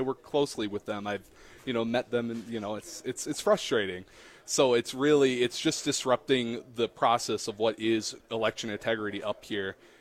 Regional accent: Eagle Point, Wisconsin, United States; I was born and raised in Chippewa County, and, you know, I grew up in Eagle Point, you know, really somewhat northern part of the county.

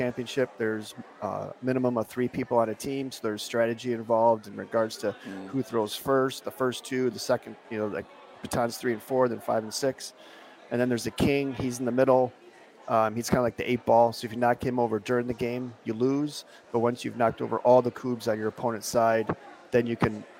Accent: Rockford, Illinois, United States; moved away as an adult; now in Eau Claire, United States; When we moved here, born and raised in Rockford, Illinois, moved around a little bit. And moved to Eau Claire, like I said, in 2007, sight unseen

